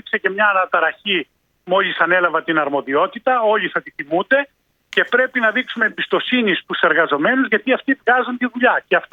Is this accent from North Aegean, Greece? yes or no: no; Volos, Thessaly, Greece; ή 7.000 στο Βόλο στην πατρίδα μου